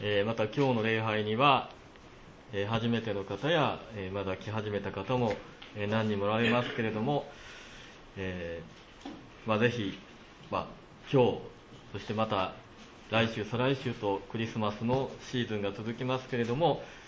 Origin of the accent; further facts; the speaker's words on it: Osaka, Japan; 私も大阪で生まれ育ちました。で、仕事をしていた頃は、毎日大阪の梅田の方まで行っていましたので、